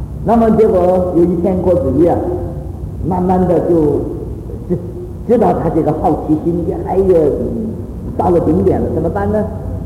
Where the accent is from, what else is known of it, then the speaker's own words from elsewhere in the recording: China; 我们中国人呢，就是黑无常、白无常、大头鬼、小头鬼、牛头马面啊